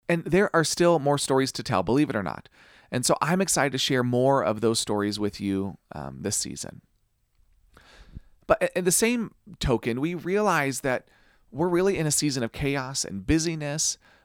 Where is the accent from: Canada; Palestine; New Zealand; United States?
United States; Kansas; I grew up in Kansas.